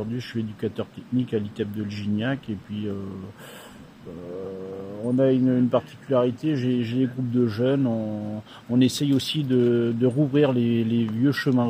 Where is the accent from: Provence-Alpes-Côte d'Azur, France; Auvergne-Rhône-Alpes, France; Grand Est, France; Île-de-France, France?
Grand Est, France; je suis arrivé dans la région comme ça d'ailleurs, parce que je suis alsacien d'origine.